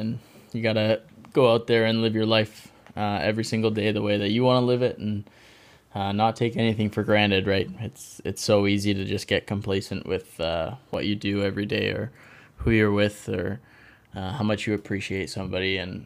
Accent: Canada; I'm from Canada, so it's a little different

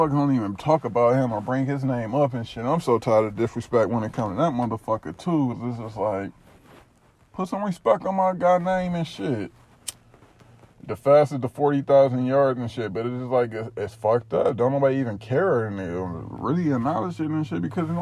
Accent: Detroit, Michigan, United States; Bitch, I'm from Detroit.

